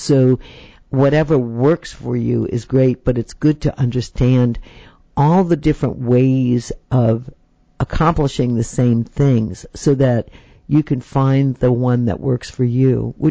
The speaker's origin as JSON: {"language": "English", "town": "New York City", "region": "New York", "country": "United States", "tie": "born or raised there", "said": "I grew up in New York City, right? So there's not a lot of greenery, you know, around there."}